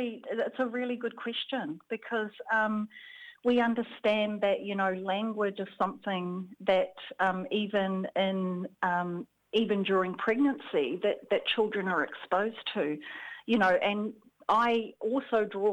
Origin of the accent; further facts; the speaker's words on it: New Zealand; being New Zealand born, growing up in Aotearoa, the language has been a significant part of my childhood and my upbringing